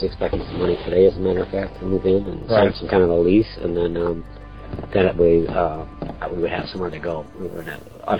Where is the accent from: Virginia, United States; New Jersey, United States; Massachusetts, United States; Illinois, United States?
Illinois, United States; Chicago; I mean, I'm from Chicago, from the city, so I could tell.